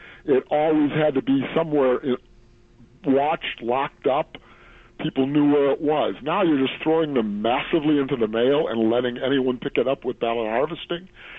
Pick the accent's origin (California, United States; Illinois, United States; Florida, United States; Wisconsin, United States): Illinois, United States; Chicago; I'm from Chicago, the home of vote stealing.